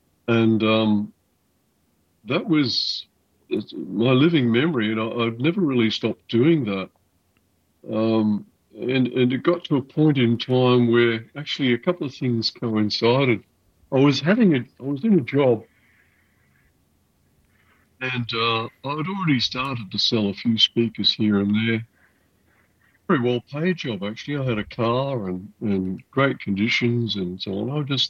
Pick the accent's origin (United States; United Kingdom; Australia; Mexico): Australia; I'm Australian, I'm proud of it, and I'll push Australian however hard that I can, wherever possible.